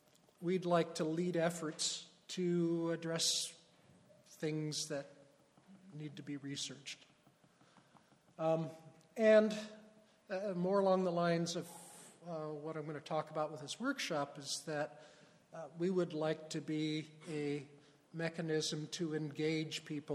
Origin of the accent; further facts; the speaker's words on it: Alaska, United States; I'm from Bristol Bay. I've seen this happen.